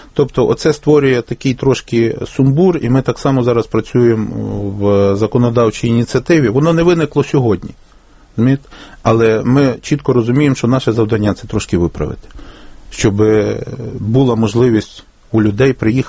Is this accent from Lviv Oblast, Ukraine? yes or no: yes; Lviv Oblast, Ukraine; Я сам родом з Львівської області